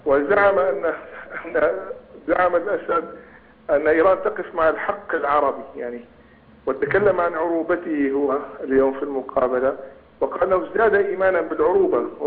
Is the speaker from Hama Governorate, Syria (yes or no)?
yes; Hama, Hama Governorate, Syria; أنا كسوري محروم من جواز سفري منذ طفولتي لأني من حماة. أنا شخصيا لم أتلقى جواز سفر سوري من كان عمري 14 سنة.